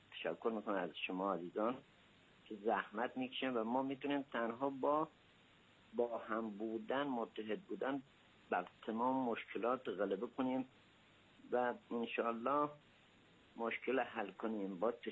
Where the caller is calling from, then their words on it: Kerman, Iran; شبتون بخیر. من از کرمان هستم